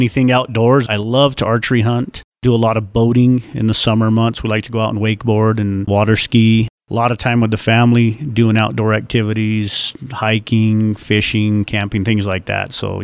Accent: Antonito, Colorado, United States; I am from Antonito. I grew up here in the Valley.

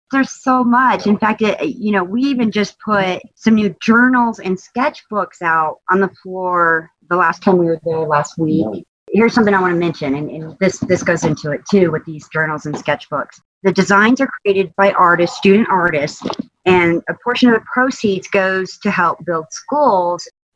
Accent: Houston, Texas, United States; born there; Yeah, I was born in Houston, and I've grew up everywhere else is kind of the best way to put it. Moved every few years, so I've kind of lived everywhere.

